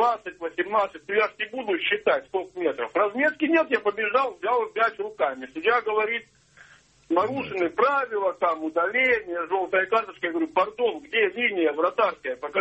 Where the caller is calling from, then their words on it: Saint Petersburg, Russia; Я звоню из Петербурга